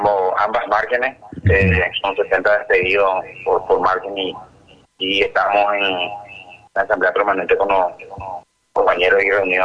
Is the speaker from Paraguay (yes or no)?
yes; Paraguay; nosotros como sindicato, como paraguayos, estamos unidos a dos márgenes